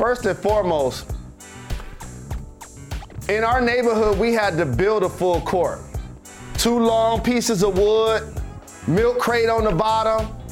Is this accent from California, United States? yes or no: no; Michigan, United States; And remember, I'm from Michigan. So it's wintertime we doing this.